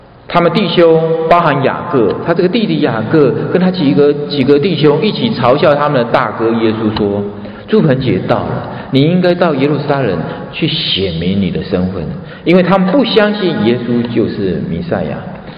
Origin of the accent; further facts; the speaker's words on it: Taiwan; moved away as an adult; now in Canada; 我是从台湾来的，我以前是牙医